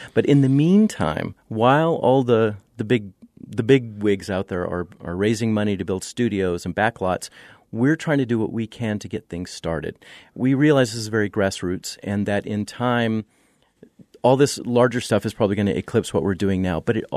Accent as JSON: {"language": "English", "region": "New Mexico", "country": "United States", "tie": "born or raised there", "said": "Now, I'm from New Mexico. I grew up in New Mexico, and I remember seeing films, westerns mostly, that had some recognizable features."}